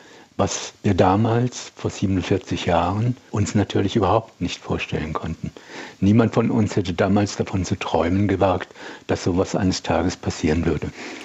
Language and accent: German; Heidelberg, Baden-Württemberg, Germany; born or raised there; now in Berlin, Germany